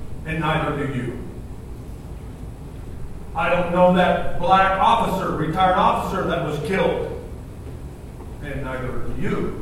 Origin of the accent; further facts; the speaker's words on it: Pacific Northwest, United States; I grew up in the Northwest.